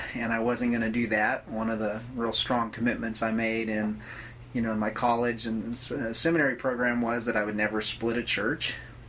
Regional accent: Albuquerque, New Mexico, United States; also born or lived in Abilene, Texas; now in Lawrence, United States; I grew up in Albuquerque, New Mexico, mainly, and did basically a seminary program in Abilene, Texas.

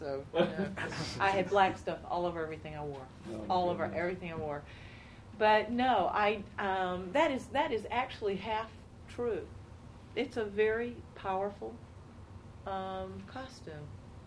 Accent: Athens, Georgia, United States; to you know, my hometown, Athens.

